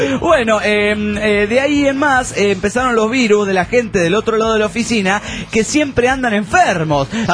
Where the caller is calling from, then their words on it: Chihuahua, Mexico; de Chihuahua, México.